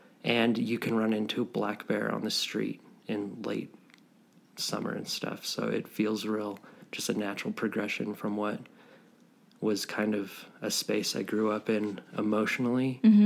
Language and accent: English; Denver, Colorado, United States; I grew up in the Denver area, and in later high school, I was hiking in Boulder a lot.